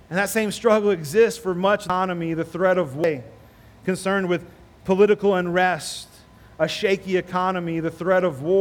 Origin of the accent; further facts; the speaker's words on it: United States; I grew up in America too. That's on the forefront of everything we're taught as Americans.